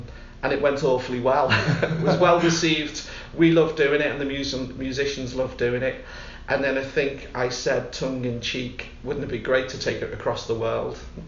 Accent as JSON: {"language": "English", "town": "Liverpool", "region": "North West England", "country": "United Kingdom", "said": "I'm from Liverpool, we're all from Liverpool. But, you know, way back in 64, 65, I was born in 1960"}